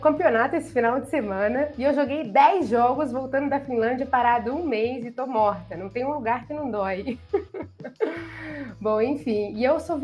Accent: Campinas, São Paulo, Brazil; also born or lived in Juiz de Fora / Rio de Janeiro; Sou mineira, nascida em Juiz de Fora, depois fui morar no Rio de Janeiro, depois de um tempo passei a minha infância inteira lá em Campinas, na região lá de Barão Geraldo, então eu andava de bicicleta, cresci lá dentro da Unicamp.

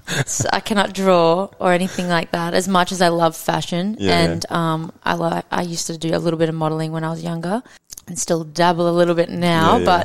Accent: Brisbane, Queensland, Australia; I grew up in Brisbane, Brizzy girl originally, so been all over Brizzy growing up. Went to school at Somerville House in South Bank and primary school at New Farm State School. So yeah, and then I moved to the Gold Coast for university in 2015.

